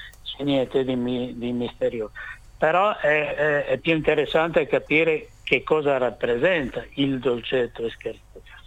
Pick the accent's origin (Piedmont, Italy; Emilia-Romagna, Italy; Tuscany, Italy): Emilia-Romagna, Italy; Io faccio un esempio che riguarda la mia terra, la Romagna.